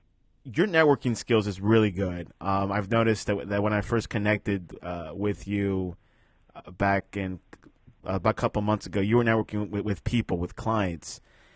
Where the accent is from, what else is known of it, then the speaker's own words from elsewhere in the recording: Miami, Florida, United States; I mean, I'm here from Miami, and there's Miami Dolphin fans